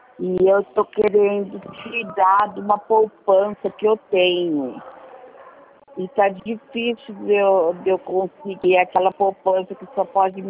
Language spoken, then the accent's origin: Portuguese; Santa Rita do Passa Quatro, São Paulo, Brazil; Olha, eu sou de Santa Rita do Passa Quatro